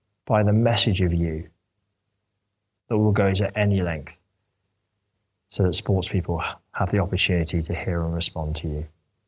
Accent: United Kingdom; We're unbelievably British, aren't we?

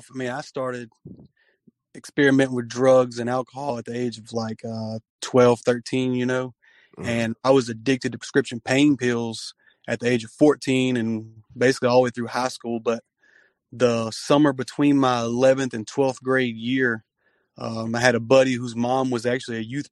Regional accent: Mississippi, United States; Oh, man, I'm from Mississippi. We're right in the middle of the Bible Belt. Everybody believes here.

